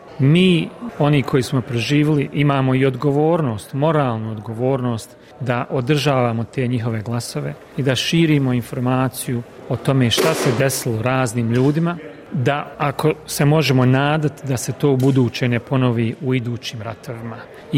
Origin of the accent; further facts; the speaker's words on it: Bosnia & Herzegovina; naročito u Bosni i Hercegovini, odakle sam ja